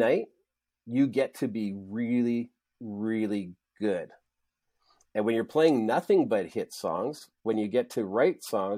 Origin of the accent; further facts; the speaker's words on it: Alberta, Canada; I grew up in Alberta